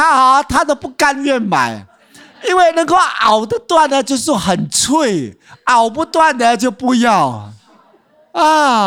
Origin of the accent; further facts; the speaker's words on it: Singapore; 用我们新加坡人的话啊